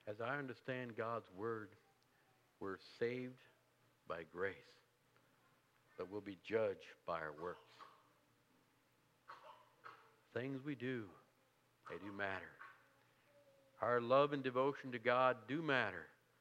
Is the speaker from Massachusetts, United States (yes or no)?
no; Ohio, United States; I failed to mention, we're from Southern Ohio. If you get down to Southern Ohio, certainly come and visit us.